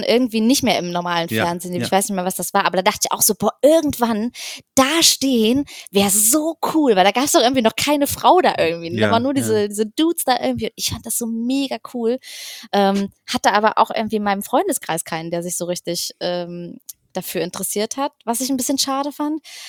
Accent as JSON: {"language": "German", "town": "Magdeburg", "region": "Saxony-Anhalt", "country": "Germany", "tie": "born or raised there", "said": "Berlin geboren, Magdeburg groß geworden. Magdeburg ist halt echt nicht groß so."}